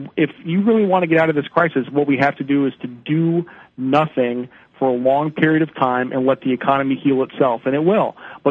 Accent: Connecticut, United States; I grew up in Connecticut, but on the other side of Connecticut, you know, eastern Connecticut, kind of towards Rhode Island, it's a little swampy and it's a little backwards

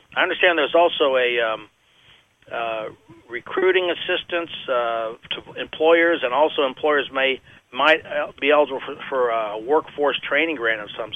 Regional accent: Florida, United States; I know I'm a native Floridian, very proud of my home state.

